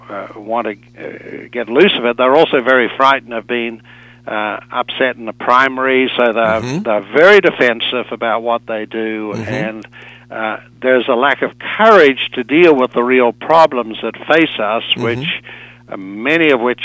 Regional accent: New Zealand; Well, you know, I was raised in New Zealand, which was a very welfare state, a socialist state.

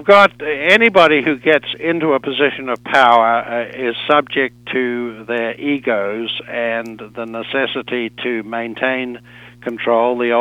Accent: New Zealand; Well, you know, I was raised in New Zealand, which was a very welfare state, a socialist state.

